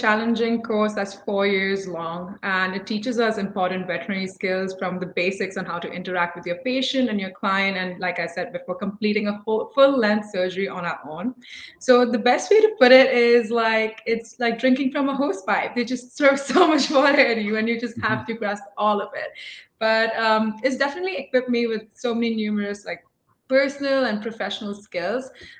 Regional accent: India; moved away as an adult; also born or lived in Philippines; now in United States; Originally, I'm from India, and I moved here 5 years ago to pursue my bachelor's in animal sciences at Purdue. I've lived in three different countries. So I lived in the Philippines and then moved to India, and now I'm here in the United States.

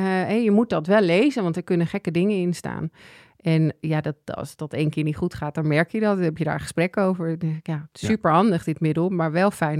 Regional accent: Netherlands; Dat wij als Nederlanders denken van, oh, wat overdreven.

